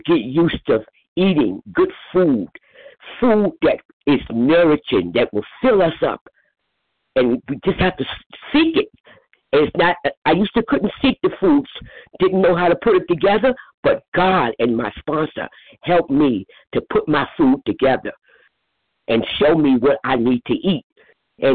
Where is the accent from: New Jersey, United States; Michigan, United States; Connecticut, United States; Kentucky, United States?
New Jersey, United States; I'm from New Jersey.